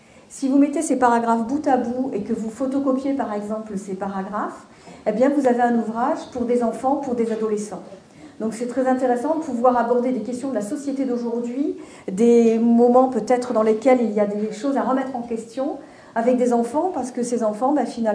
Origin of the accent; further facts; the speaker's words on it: Southern France, France; Je viens du sud de la France, alors c'est vrai que je suis ravie d'être parmi vous.